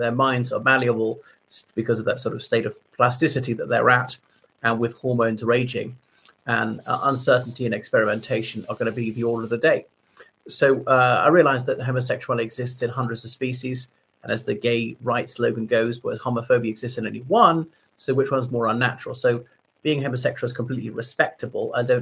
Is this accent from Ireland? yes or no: yes; Ireland; from Ireland, so thank you for coming back to my channel.